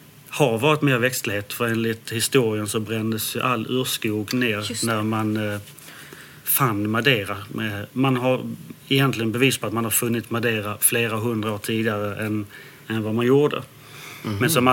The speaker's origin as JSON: {"language": "Swedish", "town": "Landskrona", "region": "Skåne", "country": "Sweden", "tie": "born or raised there", "said": "Där jag slår ett slag för Landskrona som bryggarstad, min hemstad."}